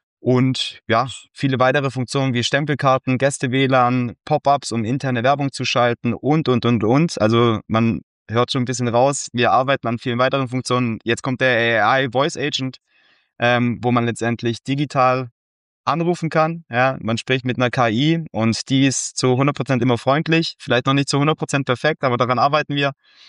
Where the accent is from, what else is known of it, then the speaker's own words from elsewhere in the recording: Esslingen, Baden-Württemberg, Germany; born there; Ich bin gebürtiger Esslinger, das heißt um die Ecke von Stuttgart, deswegen auch leidenschaftlicher VfB-Fan für die, wo zuschauen. Genau, und bin 33 Jahre alt.